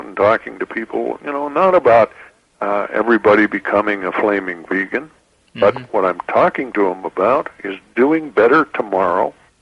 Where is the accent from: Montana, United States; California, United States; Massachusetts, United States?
Montana, United States; but I was from Montana. I'd rather be caught riding a stolen horse than admit to somebody I was thinking about becoming a vegetarian.